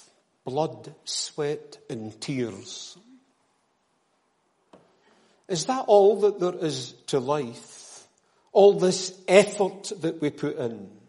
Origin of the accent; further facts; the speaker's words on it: Clydebank, Scotland, United Kingdom; Now, I was born and brought up in Clydebank